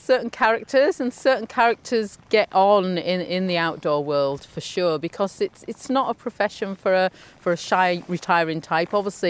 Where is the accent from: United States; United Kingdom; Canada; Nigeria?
United Kingdom; Yorkshire and the Humber; I was brought up here on the North Yorkshire Moors